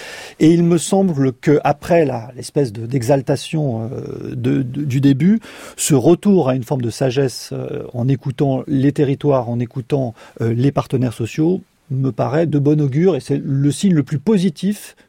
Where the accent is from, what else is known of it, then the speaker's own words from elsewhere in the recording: France; now in Paris, France; moi, je suis parisien, j'ai pas de voiture, donc ça me concerne pas. Mais il suffit que j'aille en province, dans ma province natale